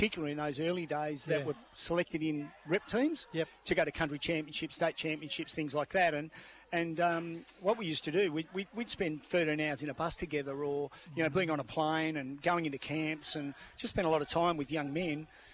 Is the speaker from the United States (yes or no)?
no; Tasmania, Australia; now in Cairns, Australia; No, I come here from Tasmania